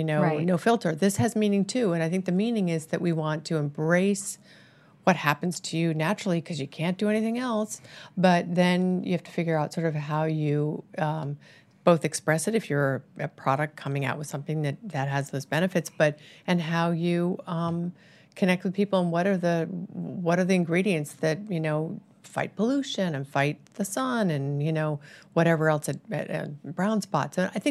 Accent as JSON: {"language": "English", "town": "St. Louis", "region": "Missouri", "country": "United States", "said": "I'm from St. Louis."}